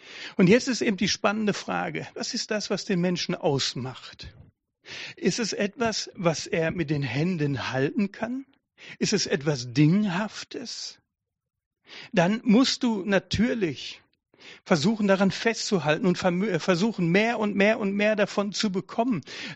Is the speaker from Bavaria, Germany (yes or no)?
no; North Rhine-Westphalia, Germany; Meine Eltern waren Deutsche, also bin ich Deutscher. Ich bin Nordrhein-Westfale. Also aus dem Sauerland, also Nähe Sauerland, denen sagt man nach, dass sie eher so ein bisschen Sturköpfe sind.